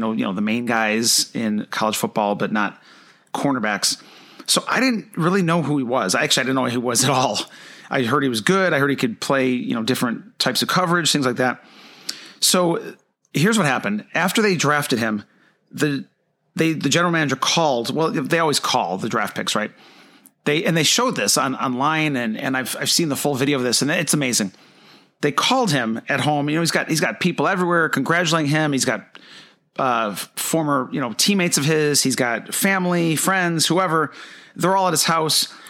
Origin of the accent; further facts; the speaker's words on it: Buffalo, New York, United States; I grew up in Buffalo, New York, or just outside Buffalo, New York. I grew up near the stadium, and I've been a Bills fan my whole life.